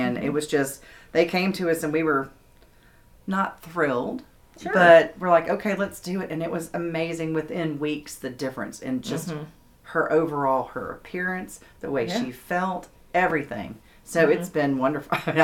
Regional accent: Cartersville, Georgia, United States; We're from Cartersville.

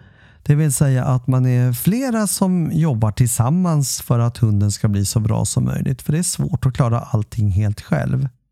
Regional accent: Stockholm, Stockholm County, Sweden; Jag är uppväxt i Stockholm, inte så långt ifrån Älvsjömässan där Stockholms hundmässa håller hus.

